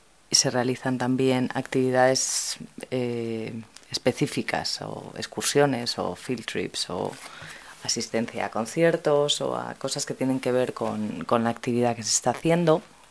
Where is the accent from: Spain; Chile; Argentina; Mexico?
Spain; now in San Francisco, United States; Yo soy española, pero llevo bastantes años fuera de España y como por 8 años he vivido en San Francisco, en California.